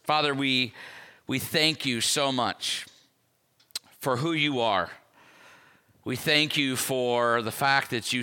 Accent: Midwest, United States; I grew up in the Midwest, so this one's key.

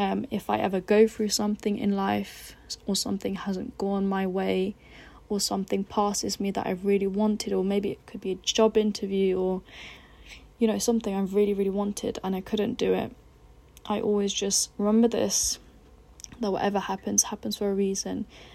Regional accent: United Kingdom; born there; I come from a Pakistani background. I was born in the UK. My dad was born back home in Pakistan. My mum was born here as well. So yeah, I'm Pakistani and I love my culture.

